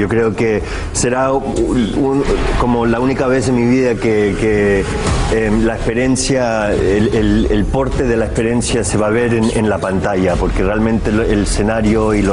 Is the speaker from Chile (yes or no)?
yes; Chile; moved away; yo soy de Chile y ella es de Argentina, salimos de Sudamérica el mismo año.